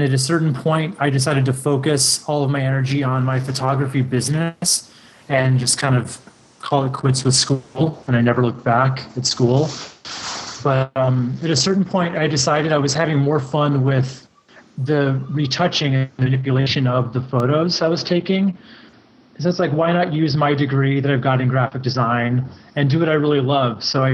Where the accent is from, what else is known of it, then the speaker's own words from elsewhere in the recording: Chicago, Illinois, United States; also born or lived in Boulder, Colorado; now in California, United States; I am originally from both the suburbs of Chicago and Boulder, Colorado, originally.